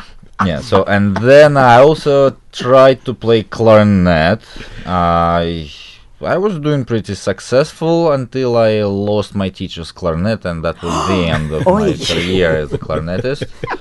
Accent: Moscow, Russia; So I'm originally from Moscow, Russia. I was born there.

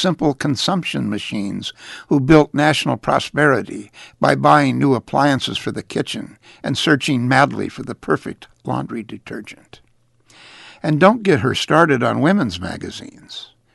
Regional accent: Cincinnati, Ohio, United States; I grew up in one in Cincinnati, where the dads drove off to work every morning

